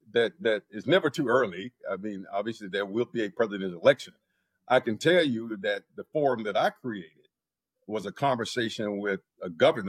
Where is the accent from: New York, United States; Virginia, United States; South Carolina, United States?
South Carolina, United States; I mean, growing up in South Carolina, when politicians come to the church, when they come to our institutions, they didn't talk about China.